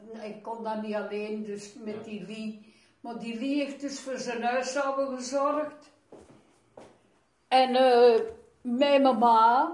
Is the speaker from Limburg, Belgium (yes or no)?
no; Aalst, East Flanders, Belgium; ik heb dus altijd als kind in Aalst gewoond, hè. Ja. Met mijn ouders en mijn broer en met een meid.